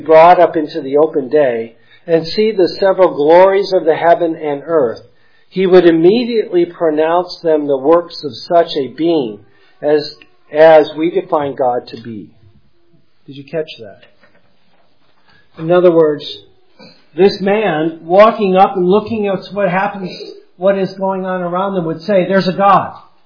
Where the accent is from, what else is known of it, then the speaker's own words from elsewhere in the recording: Michigan, United States; I remember I grew up in Michigan and I would go out and lay on the grass and just watch the clouds go by.